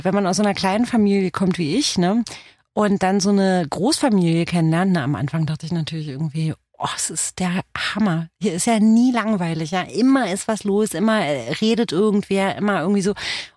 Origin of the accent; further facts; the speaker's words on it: Romania; Nee, aus Rumänien bin ich und sie ist aus Griechenland.